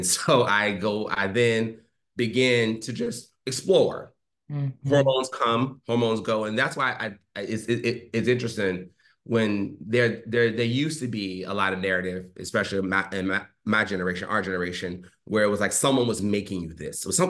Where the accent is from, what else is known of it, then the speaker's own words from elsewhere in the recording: Richmond, United States; I'm from Richmond, and what was interesting about being from Richmond is that I grew up in what I would call a pretty bifurcated family.